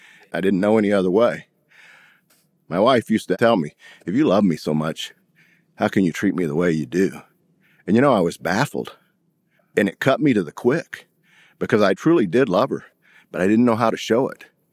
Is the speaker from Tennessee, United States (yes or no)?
yes; Tennessee, United States; also born or lived in Missouri / Illinois; My family moved around a lot, so I grew up in Missouri, Illinois, Tennessee. We moved every couple of years, so I don't really have any roots. I claim Tennessee is home